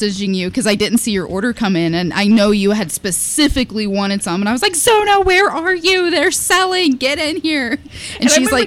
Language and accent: English; Texas, United States; And when I moved up here, because I'm from Texas, I'm not from Pennsylvania.